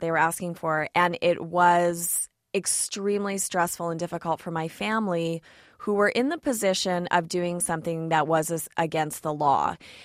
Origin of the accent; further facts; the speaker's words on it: Canada; Of course, both Nigel and I came from Canada and Australia, countries whose governments don't pay ransom.